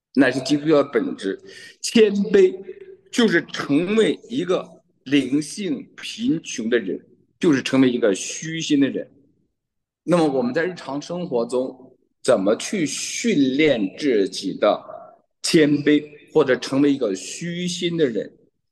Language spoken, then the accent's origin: Chinese; Liaoning, China; 因为我是北方人嘛，辽宁人，这个俗话讲叫东北大汉。